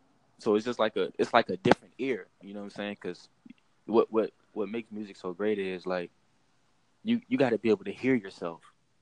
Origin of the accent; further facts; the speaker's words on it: Fairfax, Virginia, United States; born there; I was born in near Washington, D.C. in Fairfax, Virginia.